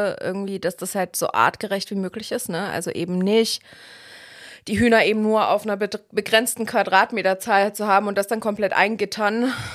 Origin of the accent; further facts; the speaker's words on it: eastern Germany, Germany; Ich komme ja aus dem Osten so, da haben wir das einfach nicht.